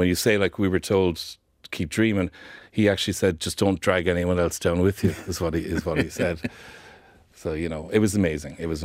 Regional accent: Ireland; we're the Irish lads. We're over.

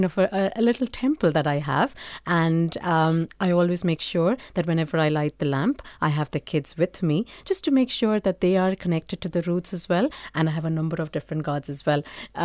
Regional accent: Mumbai, Maharashtra, India; And being born and brought up in Mumbai, I was exposed to so many different cultures.

